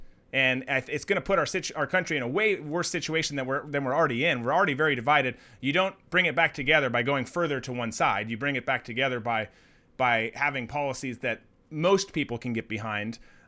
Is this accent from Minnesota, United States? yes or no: yes; Minnesota, United States; and I'm from Minnesota originally.